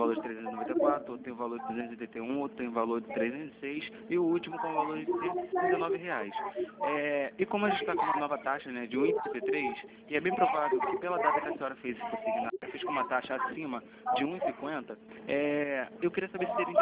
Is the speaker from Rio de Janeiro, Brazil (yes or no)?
yes; Rio de Janeiro, Brazil; Isso, do Rio, sou do bairro do Meia.